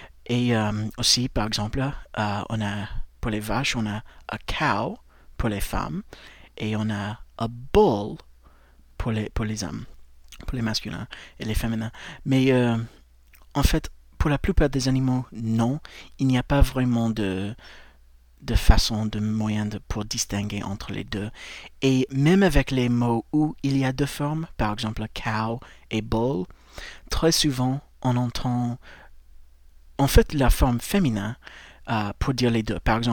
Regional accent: United States; French is a second language; je suis américain, et j'ai fait ce podcast pour vous aider à progresser en anglais

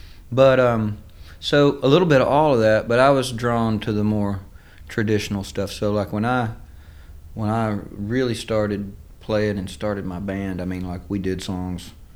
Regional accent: Georgetown, Texas, United States; born there; I'm from just outside of Austin. I was born in a town called Georgetown, which is just north.

